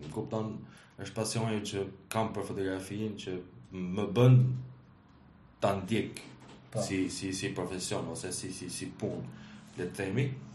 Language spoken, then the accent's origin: Albanian; Mirditë, Lezhë County, Albania; Kam lindër në Mirti.